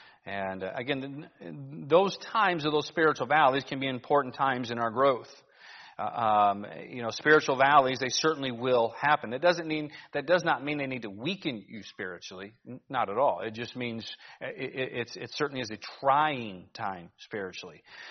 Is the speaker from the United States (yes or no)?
yes; Cleveland, Ohio, United States; And again, remember, I'm from Cleveland.